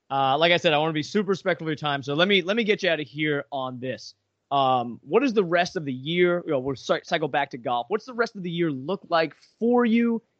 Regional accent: Pennsylvania, United States; against the Pittsburgh Steelers in my home state of Pennsylvania

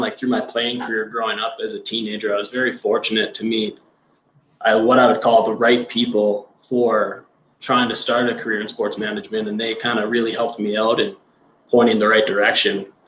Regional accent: Calgary, Alberta, Canada; But growing up in Northwest Calgary, interest in sports, it was just kind of a sporty area.

